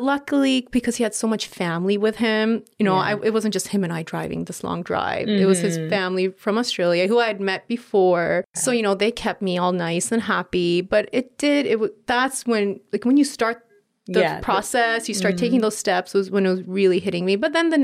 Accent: East Coast, Canada; So, see, I came at least from the East Coast of Canada. So it was still very similar to New York, not as populated, but still very similar, like subway systems, the buses, all that.

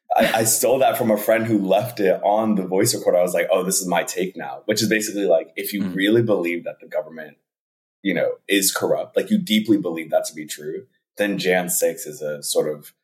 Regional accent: New York, United States; And as a New Yorker, if I don't care.

